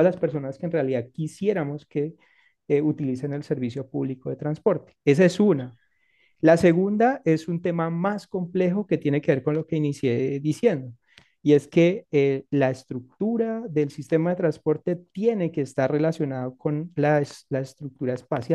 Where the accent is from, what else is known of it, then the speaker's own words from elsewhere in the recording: Cali, Valle del Cauca, Colombia; Yo soy de Cali y allá tenemos